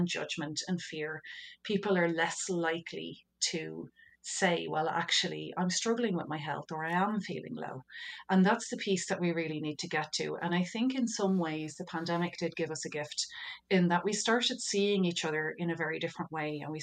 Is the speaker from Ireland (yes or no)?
yes; Ireland; obviously I mentioned I'm from Ireland.